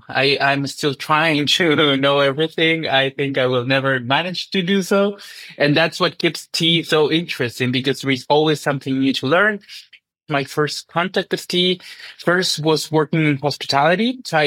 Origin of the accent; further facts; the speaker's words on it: Chile; I come from Chile, the biggest tea drinking country in America. So we are big tea drinkers. I grew up drinking tea